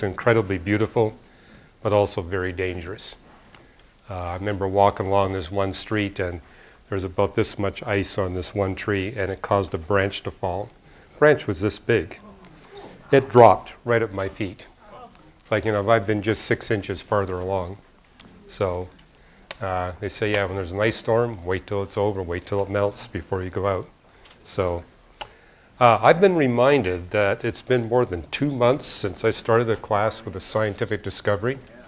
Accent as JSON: {"language": "English", "town": "Montreal", "region": "Quebec", "country": "Canada", "tie": "born there", "said": "I was born in Montreal. And it gets down to 30 below there in the winter."}